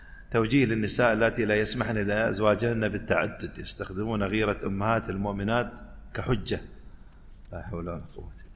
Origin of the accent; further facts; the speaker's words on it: United Arab Emirates; ويصلي في أحد المدن عندنا في الإمارات مثلا